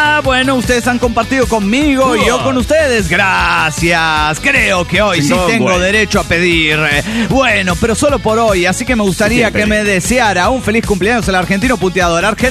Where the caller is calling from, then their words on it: Quito, Pichincha, Ecuador; de Quito, Ecuador!